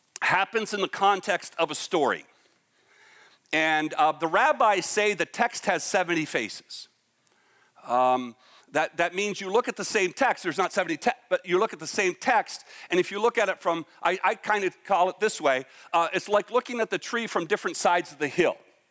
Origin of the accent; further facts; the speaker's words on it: Ontario, Canada; now in United States; I grew up in Ontario, and I thought figs were fig Newtons.